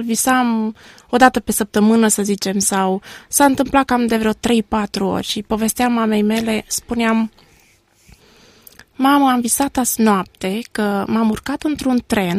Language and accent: Romanian; Gura Humorului, Suceava County, Romania; born there; M-am născut în Gura Humorului în anul 1978. Fac parte dintr-o familie creștină. Suntem 5 copii, 2 fete și 3 băieți.